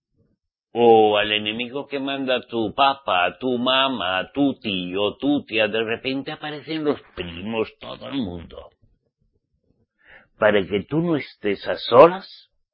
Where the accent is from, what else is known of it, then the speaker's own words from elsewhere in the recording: Spain; en mi país, en España